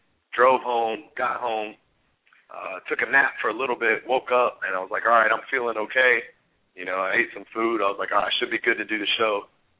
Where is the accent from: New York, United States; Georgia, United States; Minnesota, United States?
Georgia, United States; Atlanta; I'm from Atlanta. That's not the first ghetto sled I've ever seen.